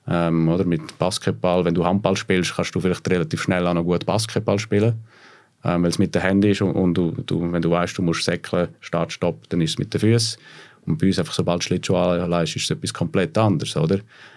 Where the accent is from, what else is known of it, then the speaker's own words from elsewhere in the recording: Switzerland; Was wir bei uns in der Schweiz im generell extrem merkt, wir haben extrem viel Einfluss.